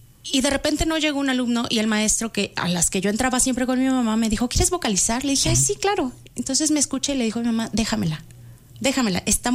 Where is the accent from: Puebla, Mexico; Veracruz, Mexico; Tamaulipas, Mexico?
Veracruz, Mexico; Xalapa; Yo soy de Jalapa, Veracruz.